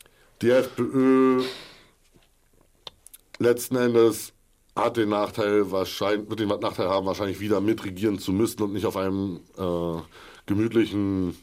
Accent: Germany; moved away as an adult; now in Austria; Wir sind 1980 in der DDR geboren. Das macht bis zur Wiedervereinigung, zur sogenannten Wiedervereinigung, 10 Jahre. Mhm. Bis 2002 lebten wir somit dann in der Bundesrepublik. Das macht 12 weitere Jahre. Seit 2003 hier in Österreich.

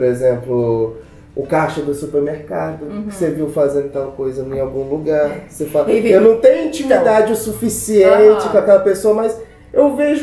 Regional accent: Goiás, Brazil; a gente é de Goiás

